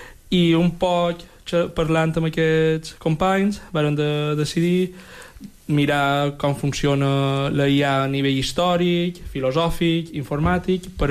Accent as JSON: {"language": "Catalan", "region": "Balearic Islands", "country": "Spain", "said": "com a mallorquins podem estar orgullosos"}